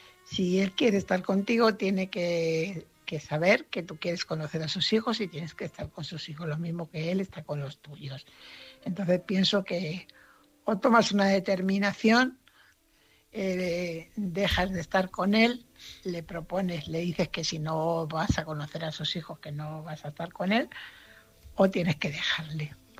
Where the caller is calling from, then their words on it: Fuenlabrada, Community of Madrid, Spain; corresponsal de Fuenlabrada.